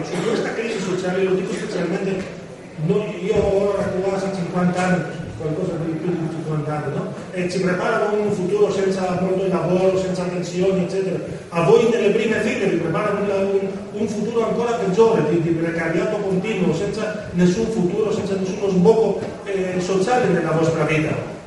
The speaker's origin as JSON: {"language": "Italian", "country": "Greece", "said": "e lo dico io come greco, perché praticamente la prima battaglia di questa crisi che viviamo oggi ha cominciato nel mio paese"}